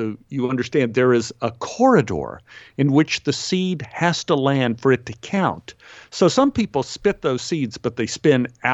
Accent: Texas, United States; because growing up in Texas, I spent my life spitting seeds.

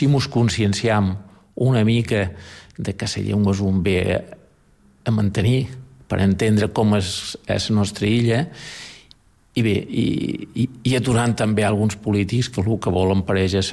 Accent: Balearic Islands, Spain; jo som formenterer. El meu pare era formenterer. I, bueno, jo crec que mos podran considerar tot com a eivissencs.

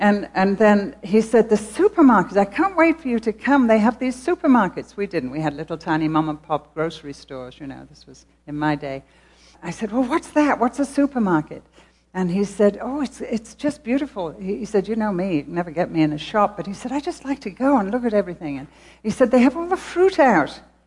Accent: England, United Kingdom; I'm so glad I'm English, because I was taught to honor authority

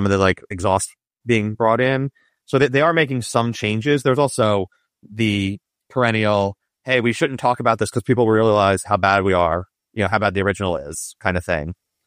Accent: New York City, New York, United States; I was from New York City, but, like, does that help?

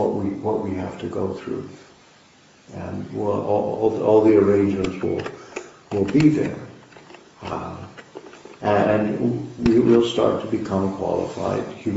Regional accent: United States; If I was important, because I'm an American and all this stuff.

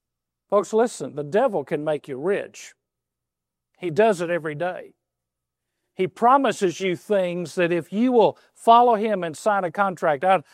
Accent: Mississippi, United States; I know we're from Mississippi, but that doesn't mean we have to be dumb.

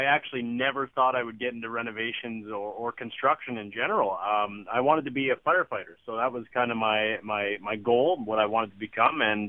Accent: Toronto, Ontario, Canada; Well, I mean, I'm from Toronto, so who do you think?

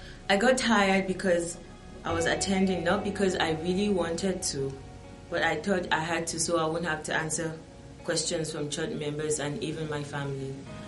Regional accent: Nigeria; also born or lived in Saudi Arabia; I was born in Saudi Arabia, raised in Nigeria, into a Christian family.

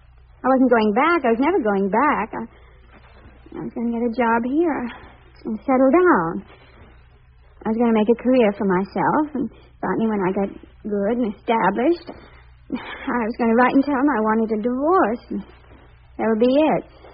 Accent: Baltimore, Maryland, United States; Well, you see, I came from Baltimore. I met him there.

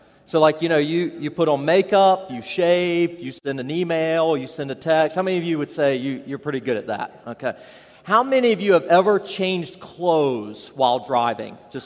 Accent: the South, United States; Okay, I'm from the South

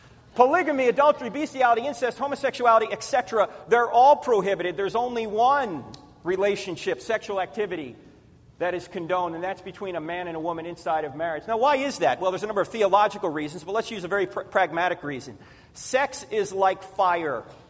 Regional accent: New Jersey, United States; I grew up in New Jersey. Forget about it.

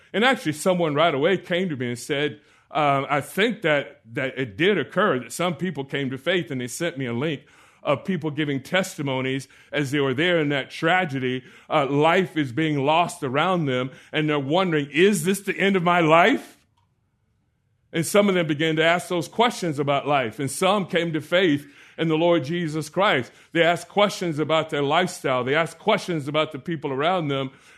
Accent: Orlando, Florida, United States; It was actually where I grew up in Orlando

